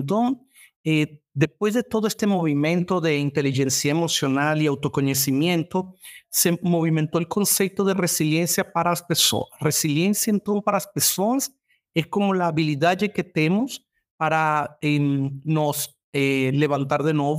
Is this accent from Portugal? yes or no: no; Venezuela; Portuguese is a second language; now in Miami, United States; Sou venezuelano, moro em Miami, em Estados Unidos. Tenho 13 anos morando em Estados Unidos.